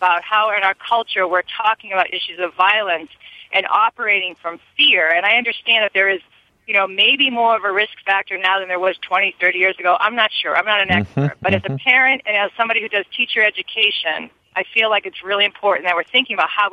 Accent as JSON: {"language": "English", "town": "Boston", "region": "Massachusetts", "country": "United States", "said": "I'm from Boston originally. My father is running the marathon."}